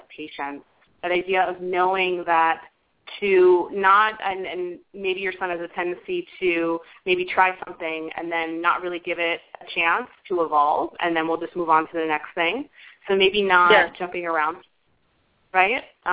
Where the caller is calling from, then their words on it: Illinois, United States; I'm calling from Illinois.